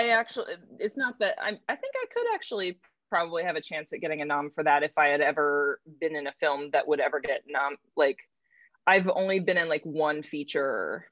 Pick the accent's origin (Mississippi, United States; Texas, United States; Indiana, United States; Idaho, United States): Texas, United States; Fort Worth; also born or lived in Minnesota; Well, I am originally from Minnesota. That's where I was born. And I lived there for like half my life. And then, I came of age, you know, high school and everything was in Texas, in North Texas, near Fort Worth.